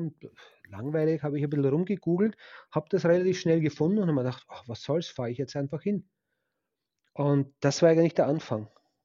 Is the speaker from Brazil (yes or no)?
no; Austria; Ich komme tatsächlich aus Österreich, in der Nähe von Wien eigentlich zu Hause. Und ja, das ist halt meine Gegend, in der ich mich so rumtreibe, auf Suche nach Lost Places.